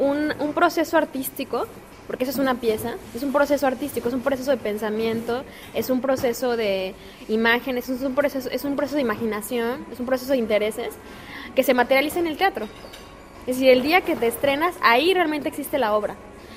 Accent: Mexico; como artista y como persona, como mexicana, frente a una serie de situaciones, actos, acontecimientos que están pasando ahorita en México.

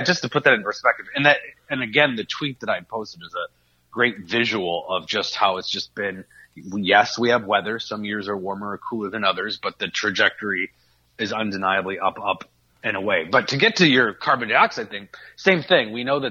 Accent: Cottage Grove, Minnesota, United States; Yeah, Cottage Grove is my hometown, so and that's where they are.

